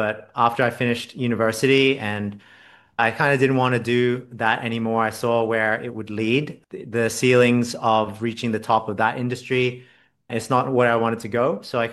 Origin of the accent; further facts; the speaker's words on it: Australia; like I'm Australian, and that's just something in the culture where you kind of like have a rite of passage